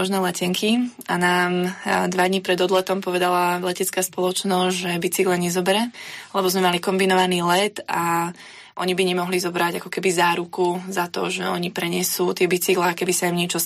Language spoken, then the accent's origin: Slovak; Banská Bystrica, Banská Bystrica Region, Slovakia; som z Banskej Bystrice, som tu s mojim manželom.